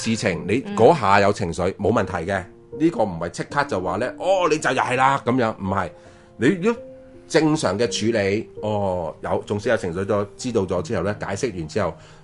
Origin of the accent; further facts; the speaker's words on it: Hong Kong; 即系我哋香港人就好容易就讲呢句说话